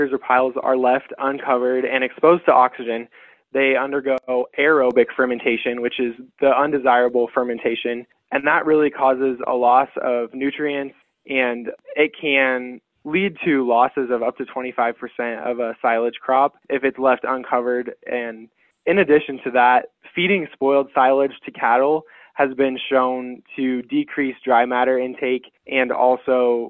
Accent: Ogallala, Nebraska, United States; I am originally from Ogallala, Nebraska

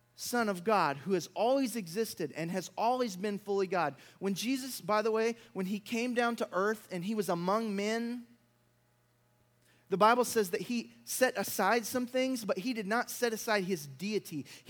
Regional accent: Mississippi, United States; I was talking to one of my old pastors, Brother Mickey, church I grew up in Mississippi.

